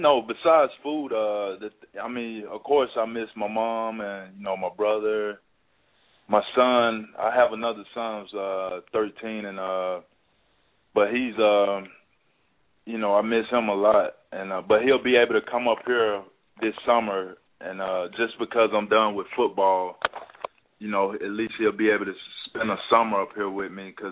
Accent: Mississippi, United States; I'm from Mississippi. I love to eat

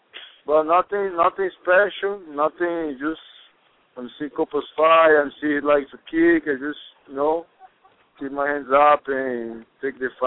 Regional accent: Bahia, Brazil; English is a second language; I'm from Bahia.

